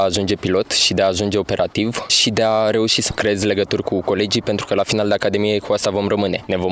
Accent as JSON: {"language": "Romanian", "town": "Botoșani", "region": "Botoșani County", "country": "Romania", "said": "am 19 ani, sunt din Botoșani"}